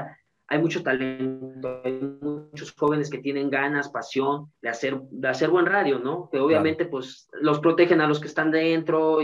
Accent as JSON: {"language": "Spanish", "town": "San Martín", "region": "Puebla", "country": "Mexico", "said": "pero pues obviamente soy de San Martín, Puebla"}